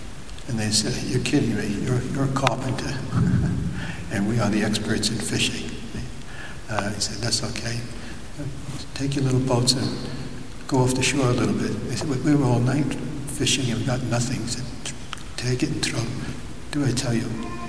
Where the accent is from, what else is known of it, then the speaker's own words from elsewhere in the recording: Brooklyn, New York, United States; from a strange place called Brooklyn in New York. You might recognize my little accent sometimes. It's a little bit different.